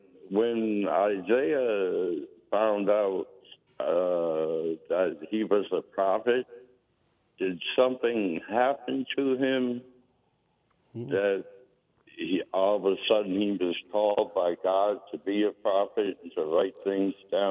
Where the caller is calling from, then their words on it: Wilmington, Delaware, United States; Wilmington, Delaware.